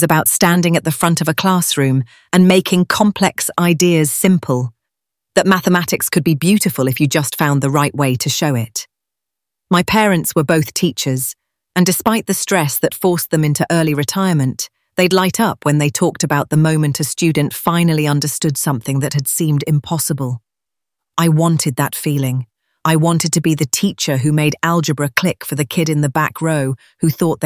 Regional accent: Surbiton, London, United Kingdom; 15 minutes from where I grew up in Surbiton.

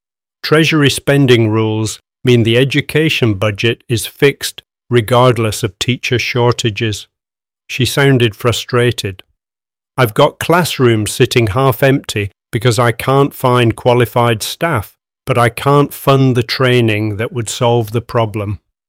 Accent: Darwen, North West England, United Kingdom; I grew up in Darwen, watching my mum work as a teaching assistant at the local primary school.

